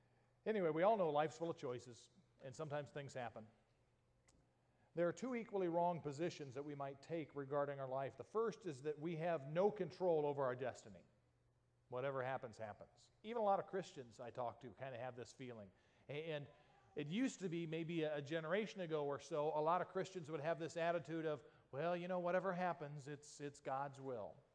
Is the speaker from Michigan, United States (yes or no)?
no; Yuma, Arizona, United States; I still remember growing up in Yuma, Arizona, and we had exactly two channels on the TV.